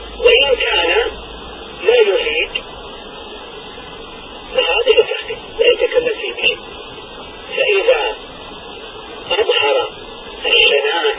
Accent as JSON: {"language": "Arabic", "country": "Saudi Arabia", "said": "ونحن الآن عندنا في السعودية"}